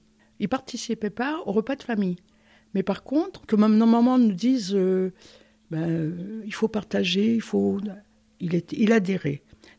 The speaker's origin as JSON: {"language": "French", "country": "France", "said": "Je dis toujours, je suis française d'origine espagnole. Je me sens beaucoup plus française qu'espagnole, hein. Je le dis très sincèrement, parce que mon père nous a coupé de cette culture."}